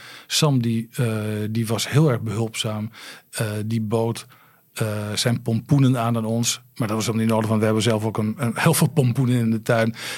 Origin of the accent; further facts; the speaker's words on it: Nieuw-Amsterdam, Drenthe, Netherlands; Ik kom zelf uit Nieuw-Amsterdam en ik ben ook wel eens gek aangekeken in Nieuw-Amsterdam. Terwijl ik een echte Nieuw-Amsterdammer ben.